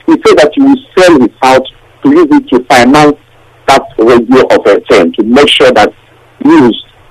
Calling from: Hounslow, London, United Kingdom; I'm calling from Hounslow, London.

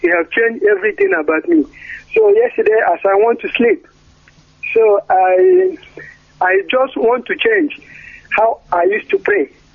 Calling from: Nancy, Grand Est, France; Yeah, I'm calling from France. I'm calling from France.

